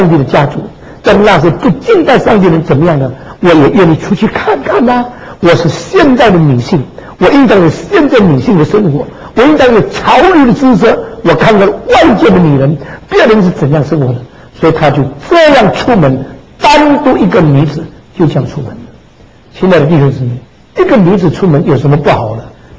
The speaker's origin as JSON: {"language": "Chinese", "country": "United Kingdom", "second_language": "Chinese", "said": "我们英国人呢有一句话"}